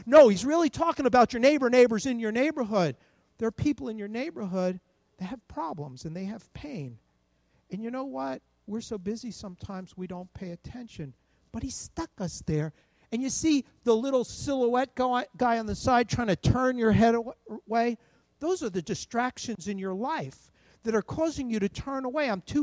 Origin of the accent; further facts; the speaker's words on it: New Jersey, United States; accent: New Jersey; I was asked for my passport two or three times because I was from New Jersey. They heard the accent.